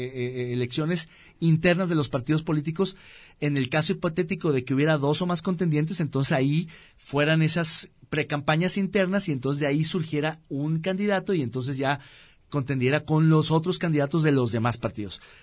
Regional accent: Guadalajara, Jalisco, Mexico; Yo soy tapatío

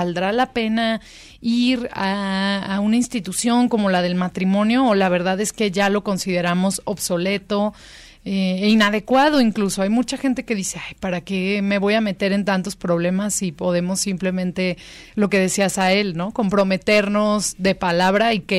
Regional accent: Mexico; nos acercamos como mexicanos

